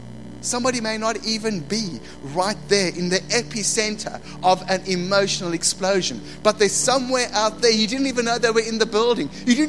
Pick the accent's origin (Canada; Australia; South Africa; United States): South Africa; Growing up in South Africa, as a South African male, you didn't let your emotions show.